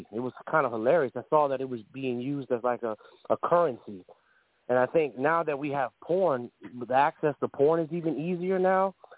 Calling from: Georgia, United States; Yeah, I'm calling from Georgia also.

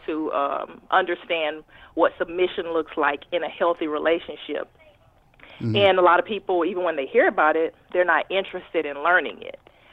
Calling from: Houston, Texas, United States; I'm calling from Houston.

